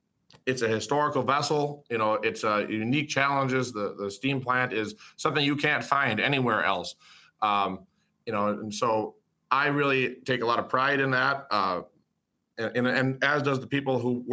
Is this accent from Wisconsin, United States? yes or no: yes; Howards Grove, Wisconsin, United States; I grew up in Wisconsin from a small town called Howard's Grove, just 20 minutes south of Manitowoc.